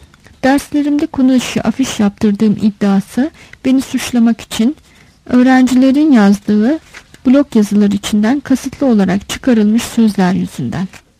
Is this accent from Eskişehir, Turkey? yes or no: no; Keşan, Edirne, Turkey; born there; Bir sırtmacın oğlu olarak 1943'te Keşan'ın Koz köyünde doğdum.